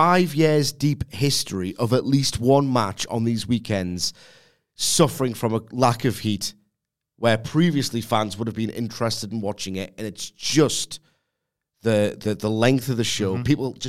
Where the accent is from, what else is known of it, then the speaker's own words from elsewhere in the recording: United Kingdom; As a Brit who has to get 4 hours of sleep in, if I'm lucky